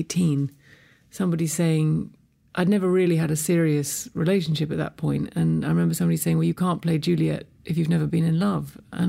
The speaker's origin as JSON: {"language": "English", "region": "London", "country": "United Kingdom", "tie": "born or raised there", "said": "I was born and raised in London. My parents were both opera singers."}